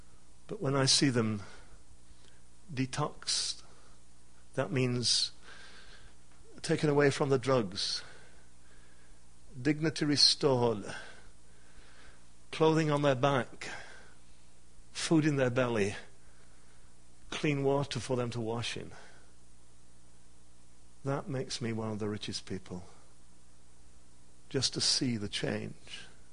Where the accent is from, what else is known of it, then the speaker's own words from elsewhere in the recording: England, United Kingdom; let me suggest you, if I dare as an Englishman, just tear the bill up